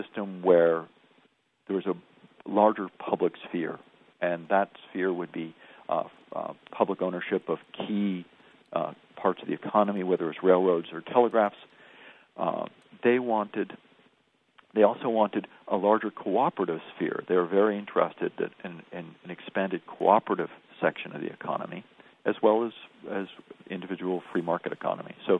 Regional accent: California, United States; I'm from California

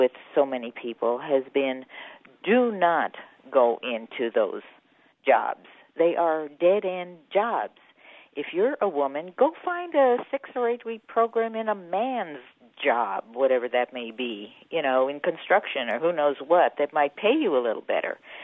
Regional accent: East Los Angeles, California, United States; I came from East L.A., and I saw firsthand how the junior college was primarily, singularly responsible for moving the Mexican community from poverty

